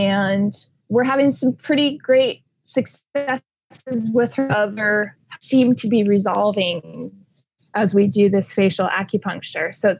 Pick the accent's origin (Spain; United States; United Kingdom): United States; Midwest; I grew up in the Midwest too, so I don't want to live there.